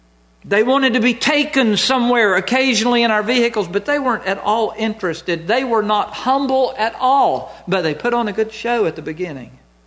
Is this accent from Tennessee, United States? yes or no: no; Winston-Salem, North Carolina, United States; I grew up in North Carolina, and Winston-Salem, there were some street people.